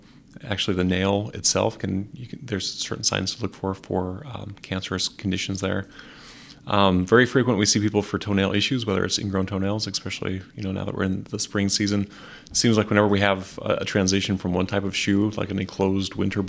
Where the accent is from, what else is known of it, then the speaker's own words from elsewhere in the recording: Idaho, United States; moved away as an adult; I grew up in Idaho originally, but I've been in Iowa now since 2015.